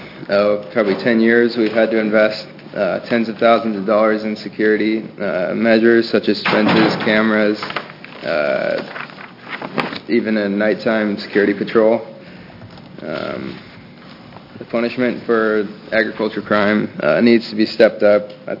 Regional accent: Salem, Oregon, United States; from Salem, Oregon.

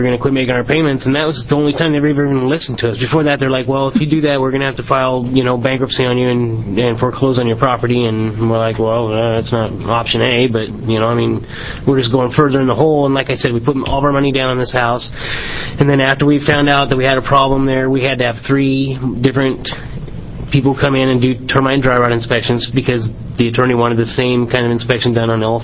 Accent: Eugene, Oregon, United States; It's a small town. We're from Eugene, and it's a small town.

